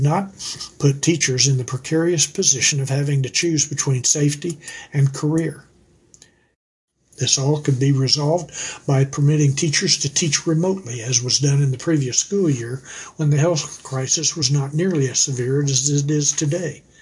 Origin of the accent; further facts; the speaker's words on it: Midland, Texas, United States; stopped to refuel in my hometown of Midland on the night of July 30.